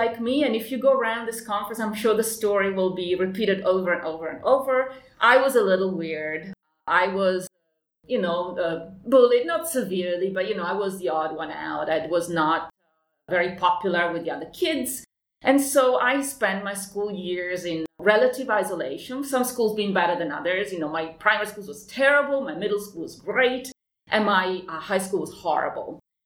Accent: Bologna, Emilia-Romagna, Italy; also born or lived in Padua; So I'm Italian. I grew up in Bologna for the majority of my childhood.

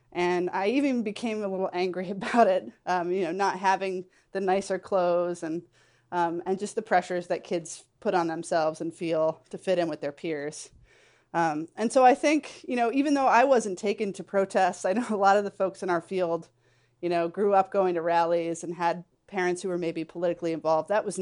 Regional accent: Connecticut, United States; Sure. So I grew up in Central Connecticut, single parent, only child household.

